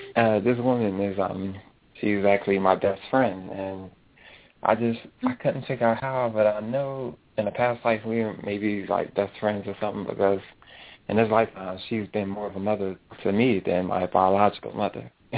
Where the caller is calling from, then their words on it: Miami, Florida, United States; I'm calling from Miami.